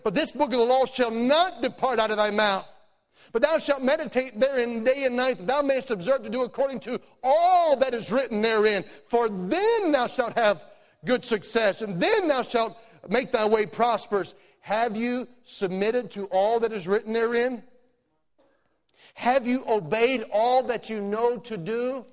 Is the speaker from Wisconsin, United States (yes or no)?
no; Georgia, United States; I'm from Georgia. I'm used to preaching to slow people.